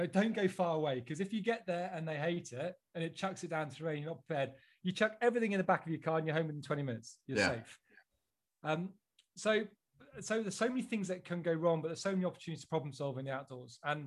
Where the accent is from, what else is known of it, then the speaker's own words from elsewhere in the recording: United Kingdom; I think being British, I did turn around and say to the father